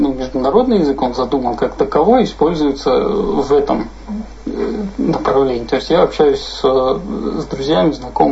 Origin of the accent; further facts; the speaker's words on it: Vladikavkaz, North Ossetia–Alania, Russia; born there; Потом переехали во Владикавказ еще до революции. Я родился во Владикавказе, и как язык окружения, осетинский язык мне всегда был интересен.